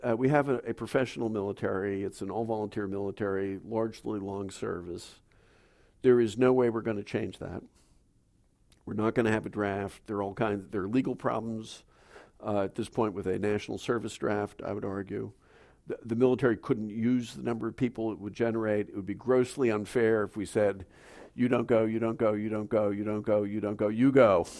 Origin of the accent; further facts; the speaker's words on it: Boston, Massachusetts, United States; So I'm originally from New England. I'm a Bostonian.